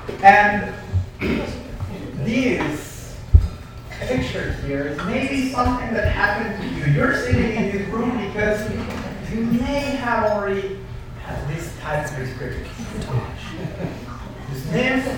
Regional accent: Mexico; moved away as an adult; now in United States; I was born and raised in Mexico. I studied science and engineering there.

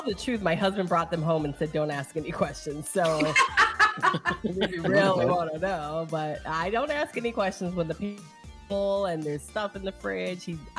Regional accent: Michigan, United States; It is, but what did they say up north? Because I'm from Michigan.

